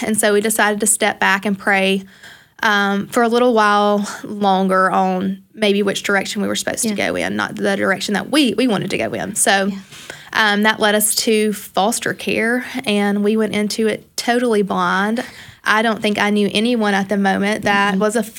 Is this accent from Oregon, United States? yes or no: no; Saltillo, Mississippi, United States; now in Tupelo, United States; I am originally from Saltillo. My husband and I have been in Tupelo since we got married almost 10 years ago.